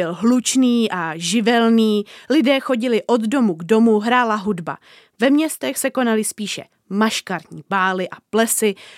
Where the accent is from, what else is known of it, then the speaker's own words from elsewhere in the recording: Prague, Czechia; já jsem z Prahy a tam bohužel masopust moc není